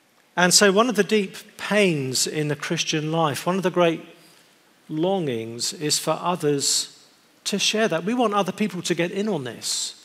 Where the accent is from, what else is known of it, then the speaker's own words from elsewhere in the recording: United Kingdom; As a Brit who spends a lot of time in the US, I'm familiar with this experience.